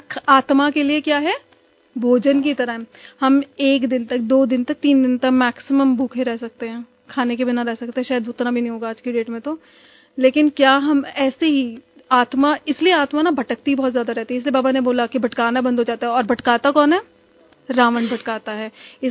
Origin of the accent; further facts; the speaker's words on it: Delhi, India; दिल्ली में मैं रोहिणी से हूँ और मैं वर्किंग हूँ, मैं काम जो है ना आईटी कंपनी में कर रही हूँ गुड़गांव में। तो अभी कुछ एक साल से, वैसे तो मेरा डेली अप डाउन होता था, बट अभी कुछ एक साल से सेंटर के पास ही गुड़गांव में ही रह रही हूँ